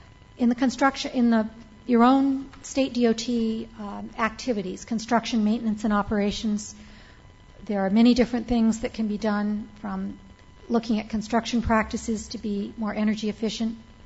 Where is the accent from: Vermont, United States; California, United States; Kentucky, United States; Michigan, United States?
Vermont, United States; my home state of Vermont, relatively rural state